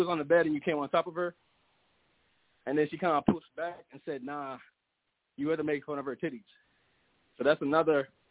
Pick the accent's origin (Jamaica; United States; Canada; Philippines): Jamaica; I'm Jamaican, man. Wagwan.